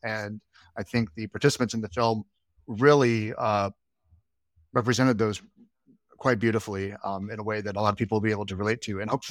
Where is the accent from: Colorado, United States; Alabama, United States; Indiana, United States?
Alabama, United States; I'm from Alabama. I grew up in Alabama. I never really met anybody Muslim growing up.